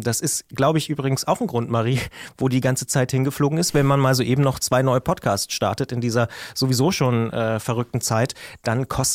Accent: Brandenburg, Germany; Ich als Brandenburger darf das ja auch sagen

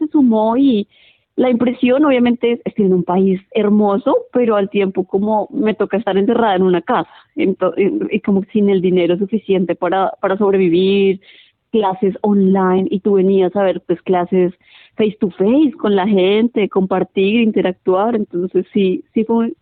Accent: Bogotá, Colombia; also born or lived in Sydney; now in Melbourne, Australia; estaba viviendo en Sydney, y en el tren conocí una chica que es de Bucaramanga, Colombia, yo soy de Bogotá, y ella y yo, bueno, compaginamos, nos conocimos, llegamos acá a Melbourne las dos

